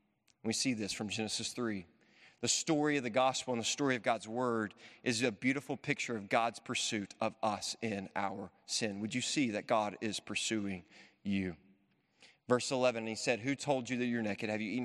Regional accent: Memphis, Tennessee, United States; Now, I'm well aware I'm from Memphis, Tennessee. And because I'm from Memphis, Tennessee, I say naked really funny.

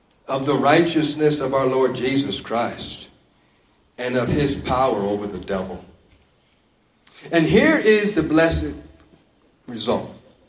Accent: United States; As we have our distinctions, I'm American, you're Nigerian

